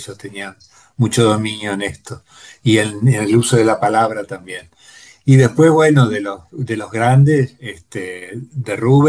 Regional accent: Chacabuco, Buenos Aires Province, Argentina; Yo vivía en Chacabuco, en la avenida Alsina, que es la avenida principal, que está a media cuadra de la plaza, y frente a mi casa estaba el teatro, que hoy es el Teatro Italiano de Chacabuco

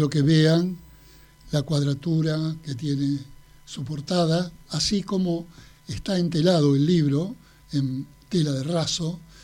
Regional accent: Italy; Soy italiano, por eso me invitó el embajador, o la embajada, mejor dicho

